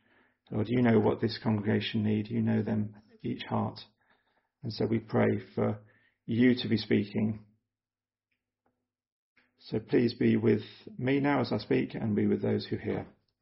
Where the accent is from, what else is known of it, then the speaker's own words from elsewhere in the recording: South East England, United Kingdom; So I come from Buckinghamshire, South Buckinghamshire, and I wasn't brought up in a Christian family at all, actually.